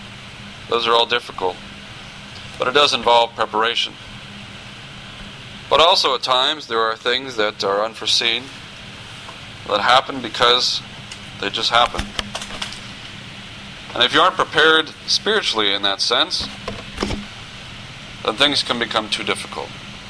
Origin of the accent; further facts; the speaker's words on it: Texas, United States; I was born and raised in Texas, but I did go back to graduate school in Texas, so that was a familiar surrounding.